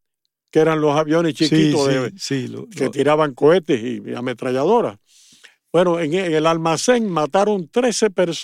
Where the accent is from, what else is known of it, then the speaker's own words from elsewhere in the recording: Manatí, Las Tunas, Cuba; Yo soy de Dumañuecos, Manatí, Las Tunas. Pero el municipio era en aquella época Oriente, que era, pero Las Tunas pertenecía a Oriente.